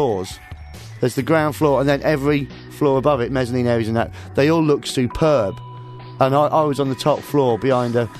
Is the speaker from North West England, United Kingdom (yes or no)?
no; London, United Kingdom; I was brought up in the East End